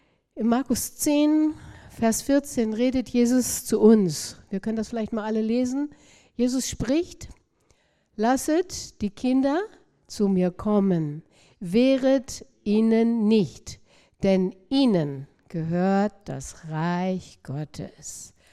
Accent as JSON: {"language": "German", "country": "Germany", "said": "über diesem Land, über meinem Vaterland. Ich bin Deutsche."}